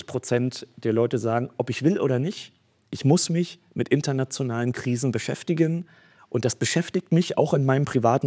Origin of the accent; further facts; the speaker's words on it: Germany; als Ostdeutscher